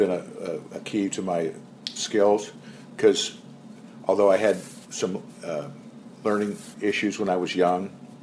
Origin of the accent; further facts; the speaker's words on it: Chicago, Illinois, United States; the neighborhood I grew up in Chicago was, one side of the street was Jewish, one side of the street was Catholic.